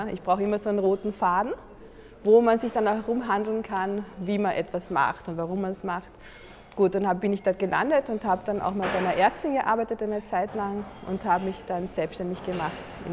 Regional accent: Carinthia, Austria; now in Vienna, Austria; Ursprünglich komme ich aus Kärnten und bin ganz in der Natur aufgewachsen und da auch die Liebe zur Natur entdeckt.

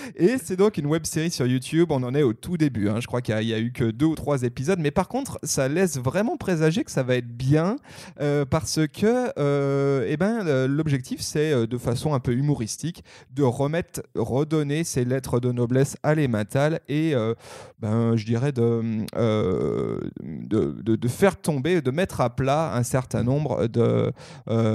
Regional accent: Auvergne-Rhône-Alpes, France; quand on parle fromage forcément je pense à ma région natale, la Haute-Savoie.

